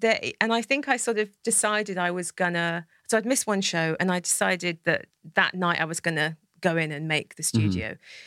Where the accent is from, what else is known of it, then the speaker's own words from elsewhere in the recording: Wales, United Kingdom; Because I grew up in South Wales. I know I don't have an accent anymore.